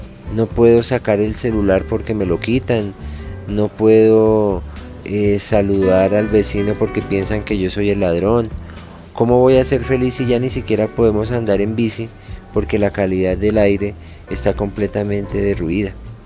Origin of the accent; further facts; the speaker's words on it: Bogotá, Colombia; En la tienda de los barrios populares, donde yo me crié aquí en Bogotá